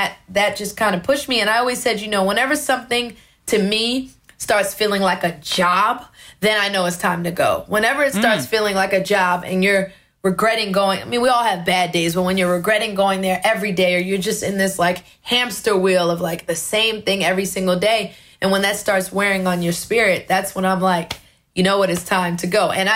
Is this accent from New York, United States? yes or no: yes; Brooklyn, New York, United States; Like, my mom was born in the Marcy Projects. I grew up in Brooklyn.